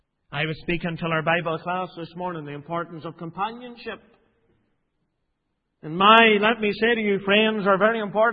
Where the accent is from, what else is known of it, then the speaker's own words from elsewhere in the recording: Tandragee, Northern Ireland, United Kingdom; You go to Tandragee, I'm from Wayside. The only thing we're famous for there is potato crisps.